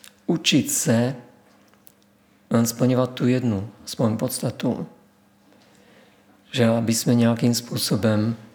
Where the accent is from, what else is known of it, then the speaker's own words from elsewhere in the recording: Brno, South Moravian Region, Czechia; O, já jsem byl Brňák